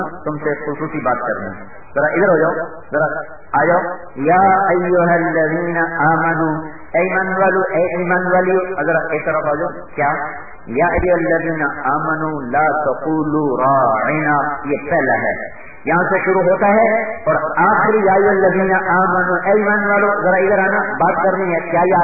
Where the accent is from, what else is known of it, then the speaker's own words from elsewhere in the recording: Khanewal, Punjab, Pakistan; میرا ضلع خانے وال ہے, وہاں میرا گاؤں ہے.